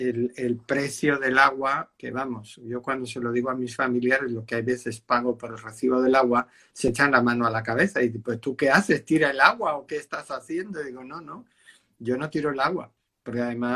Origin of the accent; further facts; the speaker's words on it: Galicia, Spain; has tomado Galicia y te has topado con que yo soy gallego